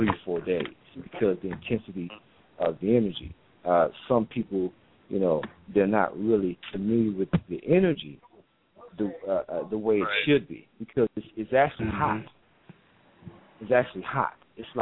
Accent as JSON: {"language": "English", "region": "Texas", "country": "United States", "said": "that's kind of cold for me. I'm a Texan."}